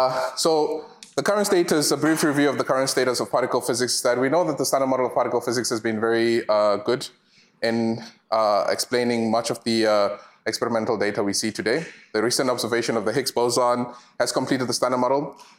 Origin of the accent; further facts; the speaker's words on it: South Africa; now in United States; so I'm from South Africa, and my name in my home language means remember.